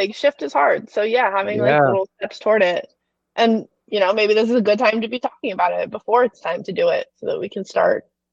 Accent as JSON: {"language": "English", "country": "United States", "tie": "born or raised there", "said": "I grew up in the U.S. and I didn't know th"}